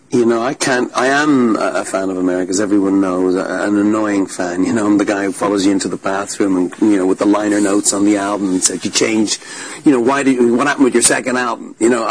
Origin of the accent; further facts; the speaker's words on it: Ireland; as an Irish man who's seen troubles in Northern Ireland and seen, you know, what can happen